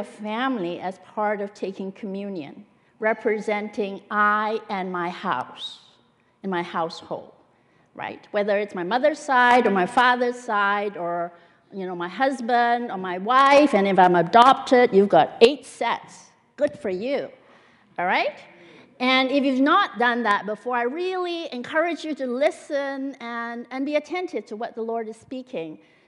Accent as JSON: {"language": "English", "country": "Singapore", "tie": "born or raised there", "also_born_or_lived": "Malaysia", "lives_now": "Canada", "said": "But I've never been in China except in my dreams. I was born in Malaysia. I grew up in Singapore."}